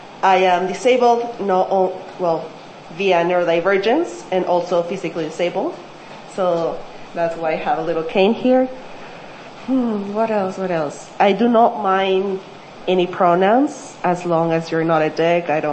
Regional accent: Mexico; English is a second language; moved away as an adult; I'm Mexican. I came here 3 years ago. As background of who I am, I grew up in Mexico, but my mom is Nicaraguan. My dad is Mexican.

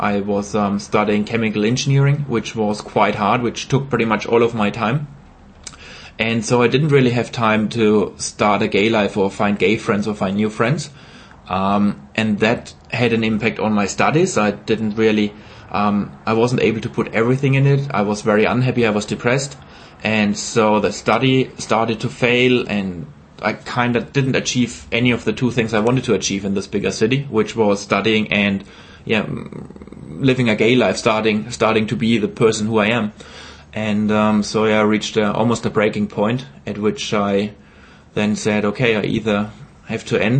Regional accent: Haßfurt, Bavaria, Germany; English is a second language; I'm 33 years old right now. I'm originally from Germany. I was born in a very small town called Haßfurt. I grew up there

